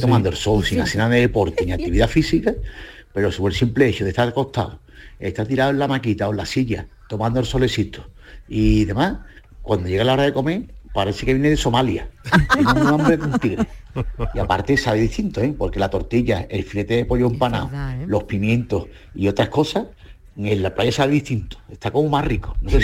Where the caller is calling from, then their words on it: Cádiz, Andalusia, Spain; de Cádiz.